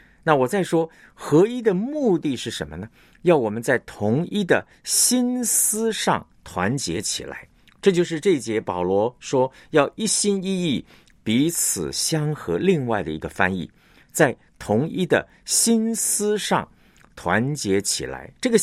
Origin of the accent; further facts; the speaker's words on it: China; 我们中国人呢，在武侠的这个世界里面呢，我们常常啊强调这个各大门派哈